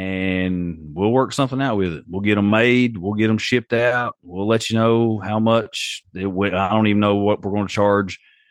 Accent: Appalachia, United States; I'm also from the Appalachian Mountains.

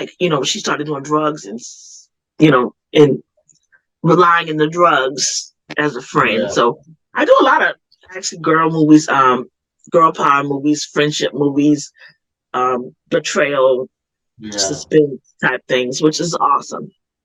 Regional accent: Virginia, United States; born there; also born or lived in Cuba / Texas; now in Charleston, United States; My dad was in the military, so I was born in Virginia. I lived in Cuba. I lived here. I lived in Texas.

